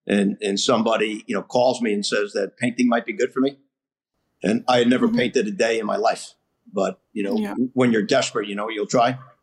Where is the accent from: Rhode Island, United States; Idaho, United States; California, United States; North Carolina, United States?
Rhode Island, United States; I grew up here in Rhode Island, you know, went to prep school.